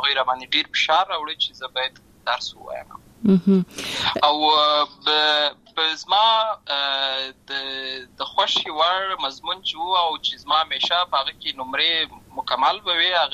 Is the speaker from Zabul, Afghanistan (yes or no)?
no; Lashkar Gah, Helmand, Afghanistan; also born or lived in Uruzgan; زه په اصل کې د اورزګان ولایت یم. اما زه په هلمند ولایت د شکرګاه کې پیدا شوی یم. اما د لوی سوی یم. عملته مې ښوونځی لسته ده.